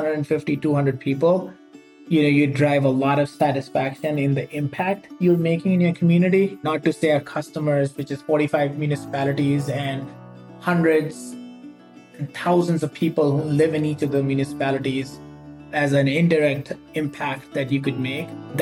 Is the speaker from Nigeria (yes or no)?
no; India; moved away as an adult; now in United States; I grew up in India. Like most other Indians in the US, was an engineer by background. You know, came to the U.S. for my MBA